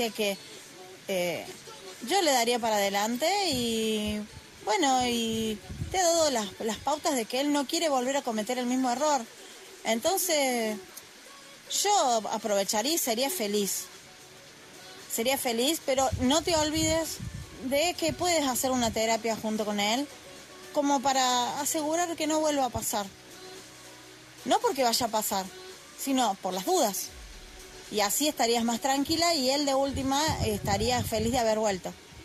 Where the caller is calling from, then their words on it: Argentina; desde Argentina